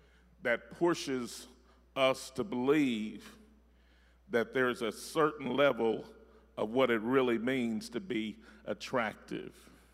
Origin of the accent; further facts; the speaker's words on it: Hopkinsville, Kentucky, United States; I ain't from royalty. I'm from Hopkinsville.